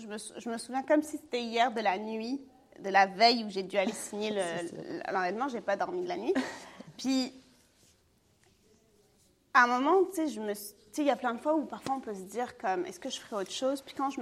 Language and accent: French; France; j'ai grandi en France